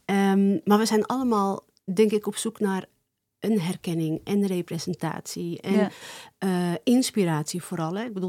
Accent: Amsterdam, North Holland, Netherlands; Ik ben ook geboren getogen in Amsterdam met Marokkaanse ouders.

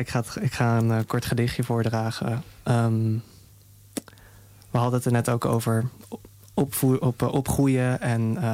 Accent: Zeist, Utrecht, Netherlands; ik ben opgegroeid in Zeist. Hoe is het om, en mijn vader vertelt ook de verhalen over hoe het was voor hem om als een Indisch Molukse gezin als eerste in Zeist te wonen.

